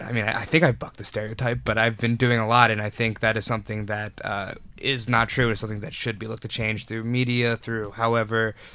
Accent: United States; Yeah, I mean, I come from the States, and it's sort of different because, I mean, our going out age is a little bit older.

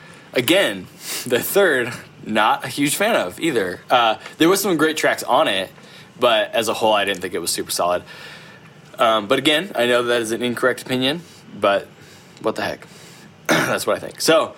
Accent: United States; I know that's not how you pronounce it because it's French, right. And I'm American, so I'm gonna do it wrong.

